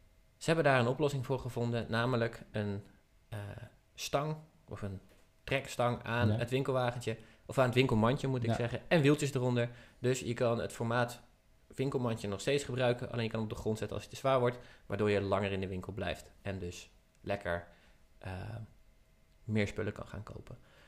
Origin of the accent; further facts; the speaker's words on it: Netherlands; we zijn wel Nederlanders, hè, dus we moeten het hebben over